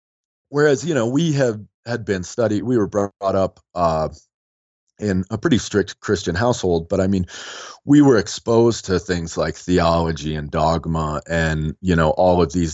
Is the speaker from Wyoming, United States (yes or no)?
yes; Wyoming, United States; also born or lived in Virginia / California / Washington, District of Columbia, United States; after kind of bouncing around from growing up in Wyoming and spending some time in California and winding up back out in Virginia, where we were actually born in DC.